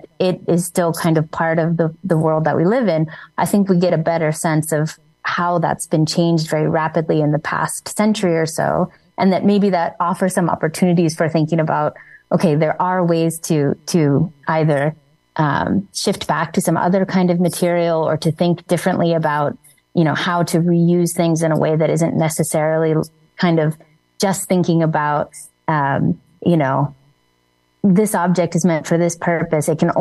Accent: United States; I So, I mean, I'm American, so we don't use that term as much.

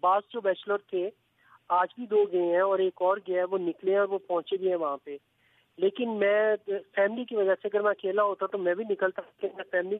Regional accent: Lahore, Punjab, Pakistan; now in Taiz, Yemen; پاکستان سے جو ہے میں لاہور سے ہوں, اور یمن میں محمد علی عثمان انٹرنیشنل اسکول میں ایز اے فزکس ٹیچر کام کر رہا ہوں.

